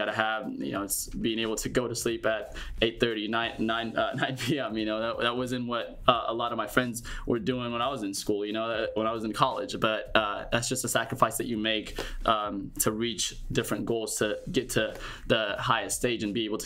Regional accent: Oklahoma City, Oklahoma, United States; I am a runner from Oklahoma City, and I run professionally for Under Armour.

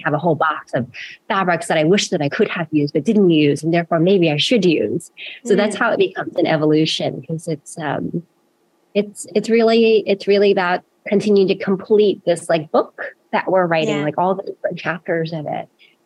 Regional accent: New York City, New York, United States; I grew up in Jamaica, Queens. It's primarily, you know, everyone there is like West Indian

